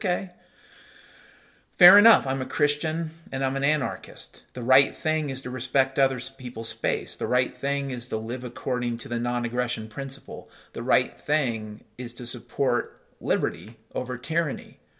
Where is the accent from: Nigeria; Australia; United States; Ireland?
Ireland; I'm Irish, I guess